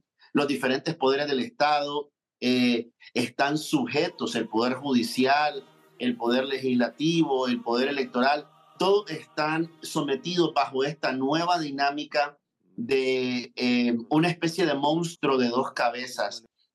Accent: Nicaragua

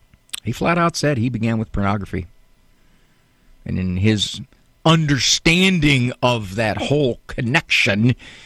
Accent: Canton, Ohio, United States; That house was in the northeast end of Canton. Very familiar with the area. I grew up in Canton.

